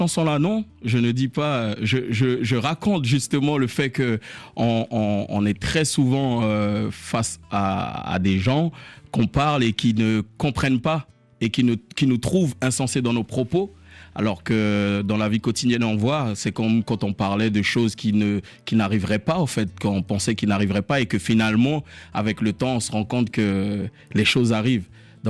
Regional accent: French Guiana, France; moi, je vais aller directement en Guyane, là d'où je viens

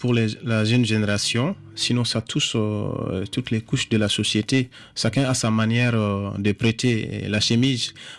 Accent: Mopti, Mali; first language Togo So; French is a second language; now in France; Et moi, je parle le Togoso. Togoso, c'est ma langue maternelle à moi

